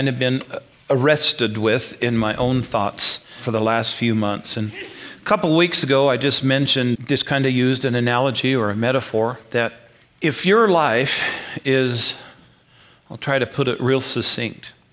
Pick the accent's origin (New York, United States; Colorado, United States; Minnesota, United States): Colorado, United States; Burlington; when I go home to my hometown in Burlington, Colorado